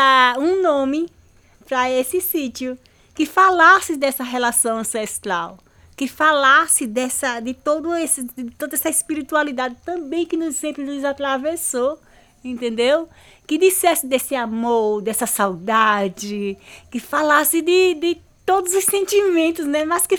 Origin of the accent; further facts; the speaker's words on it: Casa Amarela, Pernambuco, Brazil; born there; Eu nasci em Casa Amarela, minha mãe também nasceu em Casa Amarela, né? Minha avó foi morar lá após ficar adulta e ter casado com meu avô Civino. E aí a gente nasce num quilombo com contexto urbano.